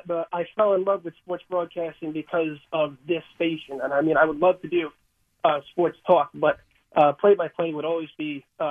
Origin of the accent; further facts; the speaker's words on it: Levittown, New York, United States; So I'm originally from Long Island.